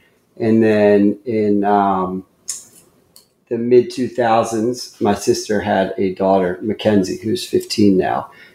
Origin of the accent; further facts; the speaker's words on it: Columbia, Maryland, United States; born there; I was born in Columbia, Maryland. So, which is like a suburb right between Washington, D.C. and Baltimore.